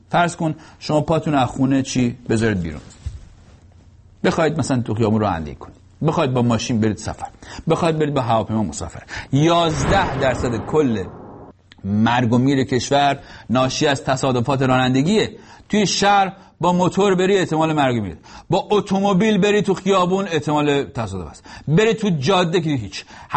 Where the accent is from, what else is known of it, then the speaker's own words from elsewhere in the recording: Iran; moved away; ما که از ایران اومدیم بیرون خیلی وقت